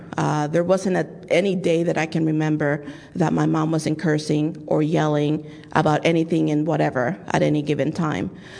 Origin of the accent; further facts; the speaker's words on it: Dominican Republic; born there; English is a second language; And you may hear a little bit of an accent. I was born in the Dominican Republic.